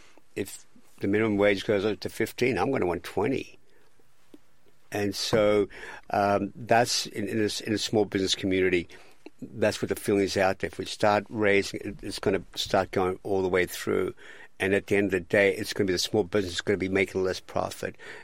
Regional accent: Australia; I'm from Australia, and the minimum wage there is much higher than what it is over here.

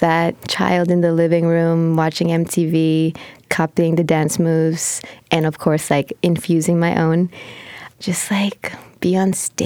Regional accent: Carson, California, United States; I grew up in Carson, California. Just a small town that is full of folks of color, immigrant families, Filipinos, Samoans, Latinos, Black folks, just like living mostly in harmony.

